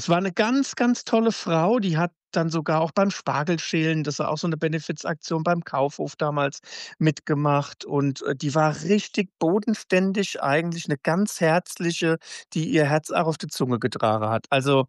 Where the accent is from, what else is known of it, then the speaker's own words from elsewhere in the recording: Frankfurt, Hesse, Germany; Ich bin waschechter Frankfurter, genau. Und bin zwar in diesen, ich sage, die Original-Frankfurter sage es immer die Zone Randgebiete, weil das natürlich so die nördlichen Stadtteile sind